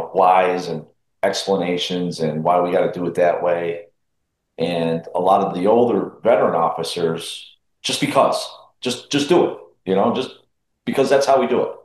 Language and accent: English; United States; at one time the chief of police of my hometown, of my city